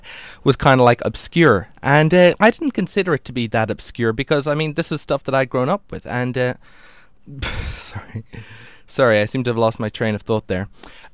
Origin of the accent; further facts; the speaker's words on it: Ireland; One of the things that came as a result of me growing up in Ireland was the fact that I didn't grow up in America, obviously enough.